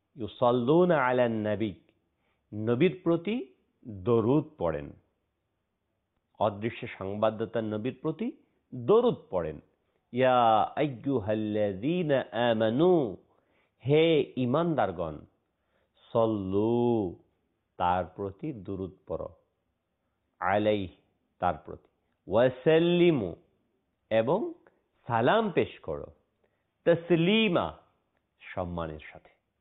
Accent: Bangladesh; যেমন আমি বাংলাদেশি, আমি বাংলা ভাষায় বিভিন্ন কাসিদা পাঠ করি

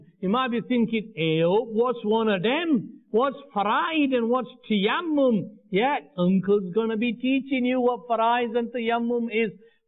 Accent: Birmingham, West Midlands, United Kingdom; I'm 12 years old and I love Islam and I'm from Birmingham.

